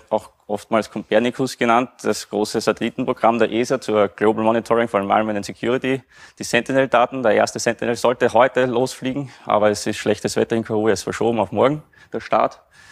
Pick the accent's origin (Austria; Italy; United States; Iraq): Austria; Vienna; man hört vielleicht, ich komme aus Wien, also nicht ein bisschen weiter im Süden.